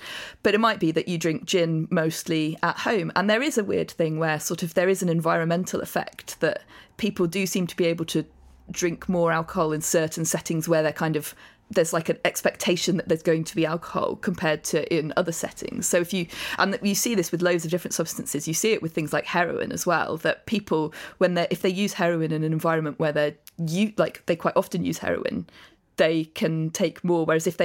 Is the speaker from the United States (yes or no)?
no; Amersham, South East England, United Kingdom; which is like halfway between where I grew up in Amersham.